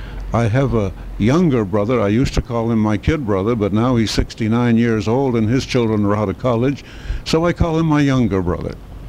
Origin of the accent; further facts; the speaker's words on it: Lynn, Massachusetts, United States; I grew up in Lynn, Massachusetts, 12 miles north of Boston, basically the shoe capital of the world in those days, and headquarters in those days for one of the great General Electric plants.